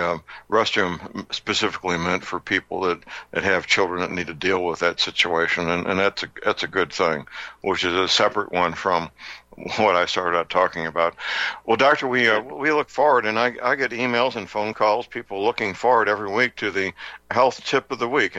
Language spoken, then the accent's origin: English; St. Louis, Missouri, United States; born or raised there